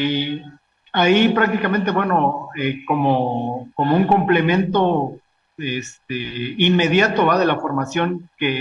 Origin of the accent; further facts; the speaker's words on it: Chiapas, Mexico; originario del estado de Chiapas, aquí en la frontera de México con Guatemala.